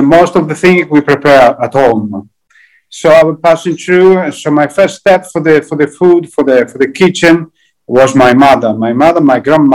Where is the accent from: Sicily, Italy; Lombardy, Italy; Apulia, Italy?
Apulia, Italy; Brindisi; English is a second language; I come from the Puglia, exactly from Brindisi, which is in the middle of Puglia, south of Italy.